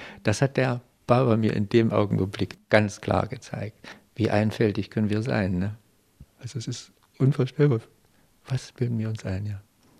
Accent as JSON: {"language": "German", "country": "Germany", "said": "Das haben die überhaupt nicht begriffen, wie jemand aus Deutschland nach Shirdi kommen kann."}